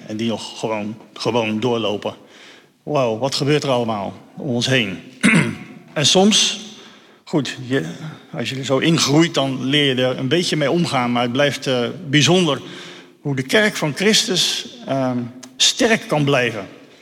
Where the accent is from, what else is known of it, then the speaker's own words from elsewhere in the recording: Dedemsvaart, Overijssel, Netherlands; voor degenen die me niet kennen. Ik kom uit Dedemsvaart.